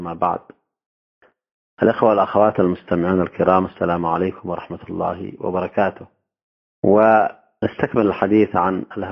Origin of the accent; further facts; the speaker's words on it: Yemen; عندما نأتي إلى موروثنا نحن كشعب يمني، وما هي هويتنا، وما هو انتماؤنا الذي نبني عليه مسيرة حياتنا وطريقة حياتنا